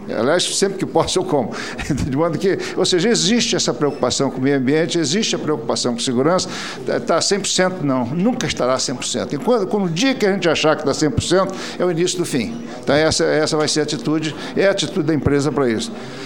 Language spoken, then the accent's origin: Portuguese; Sumidouro, Rio de Janeiro, Brazil; a minha terra, eu sou de Sumidouro, Friburgo, foi atingida por aquele impacto.